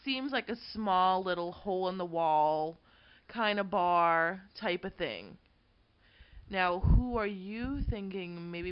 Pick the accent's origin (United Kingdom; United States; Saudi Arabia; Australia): United States; Massachusetts; I mean, we're from Massachusetts. I've been to Gloucester 1,000 times.